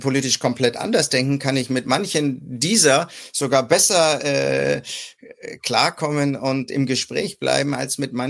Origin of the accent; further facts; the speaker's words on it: Germany; now in Austria; da ich als Ausländer in einem anderen Land lebe. Ich lebe in Österreich, das heißt, ich bin als Deutscher, der in Österreich lebt